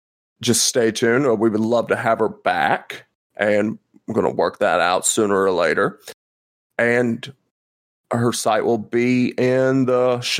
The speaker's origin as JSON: {"language": "English", "region": "Alabama", "country": "United States", "tie": "born or raised there", "lives_now": "Tennessee, United States", "said": "not only that, but like my home state is Alabama, so I double whammy."}